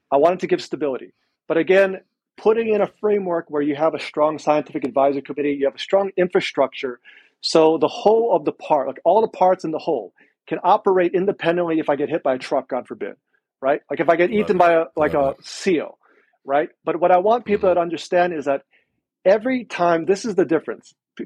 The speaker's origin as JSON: {"language": "English", "town": "Mililani", "region": "Hawaii", "country": "United States", "said": "I'm originally from Oahu."}